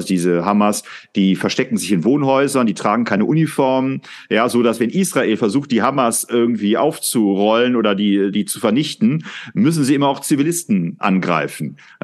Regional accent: Germany; Also natürlich, wir sind Deutsche, also müssen schon ein bisschen aufpassen.

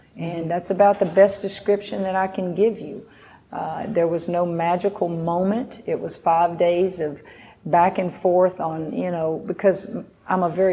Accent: Louisiana, United States; there's so many connections to Louisiana. This is my home state. I've said it many, many times. It didn't matter where my career took me, I would always be a Louisiana girl.

